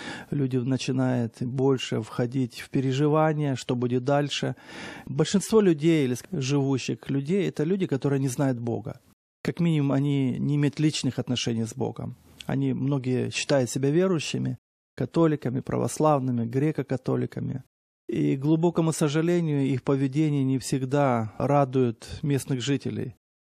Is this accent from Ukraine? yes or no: yes; Ukraine; Он не знал, что у нас с Украины, думал, что у нас с Великобритании.